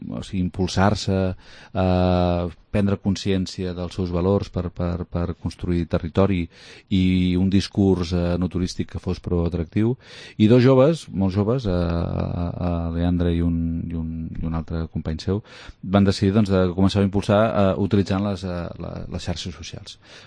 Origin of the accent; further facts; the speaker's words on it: Manlleu, Catalonia, Spain; jo sóc usonenc, ho sento, perquè jo sóc de Manlleu